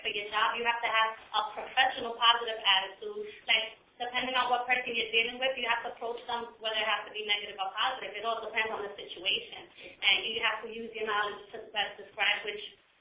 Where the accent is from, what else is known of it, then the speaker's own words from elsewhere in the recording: New York, United States; I mean, I've moved around different places, but I'm from New York. I'm a New York girl.